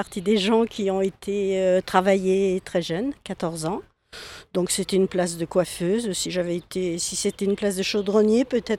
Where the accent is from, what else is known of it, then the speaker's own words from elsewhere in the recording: Voiron, Auvergne-Rhône-Alpes, France; Je suis née à Voiron. J'ai tout fait à Voiron. J'ai été baptisée, j'ai été mariée